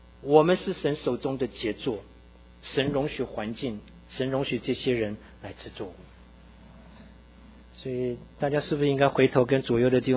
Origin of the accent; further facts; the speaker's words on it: Taiwan; 我从小在台湾，在自己教会长大，